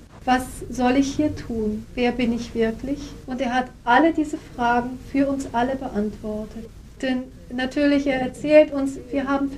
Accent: England, United Kingdom; als ich als Kind in England aufgewachsen bin

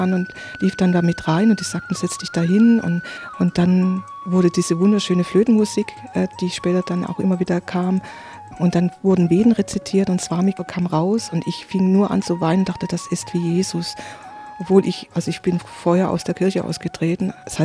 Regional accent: Swabia, Germany; ich komme aus dem Schwäbisch-Bayerischen

